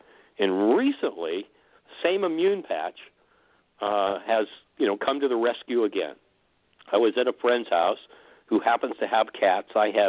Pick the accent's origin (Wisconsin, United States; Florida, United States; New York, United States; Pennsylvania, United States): Pennsylvania, United States; Oil City; I'm from Exotic Oil City, Pennsylvania